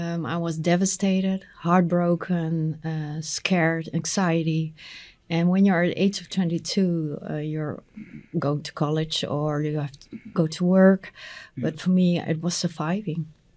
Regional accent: Netherlands; English is a second language; from the Netherlands

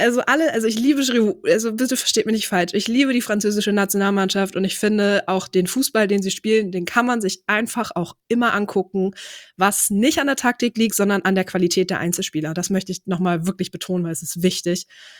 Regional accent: Hanover, Lower Saxony, Germany; in meiner Heimatstadt. Hannover.

